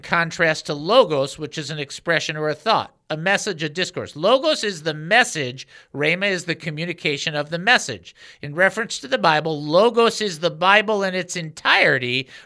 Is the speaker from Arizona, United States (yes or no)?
no; Detroit, Michigan, United States; I like logos. I'm from Detroit.